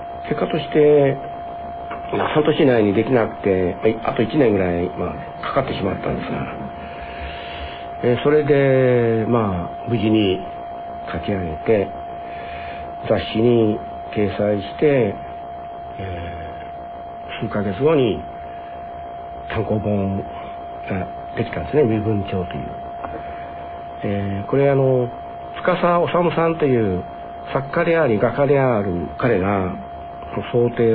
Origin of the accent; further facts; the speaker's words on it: Fukuoka, Japan; 僕も福岡の出身だから